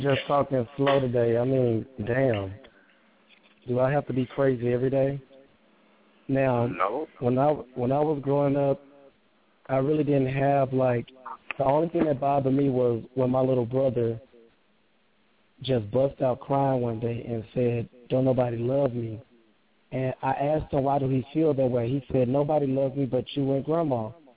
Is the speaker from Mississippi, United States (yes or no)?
no; Dallas, Texas, United States; I grew up around Hispanic, white, black. I didn't really see racism where I come from in Dallas.